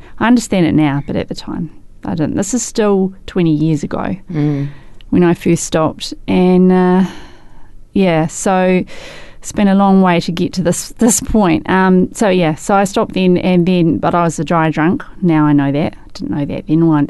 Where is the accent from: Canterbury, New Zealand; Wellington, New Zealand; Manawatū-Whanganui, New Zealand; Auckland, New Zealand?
Canterbury, New Zealand; Christchurch; Born and bred.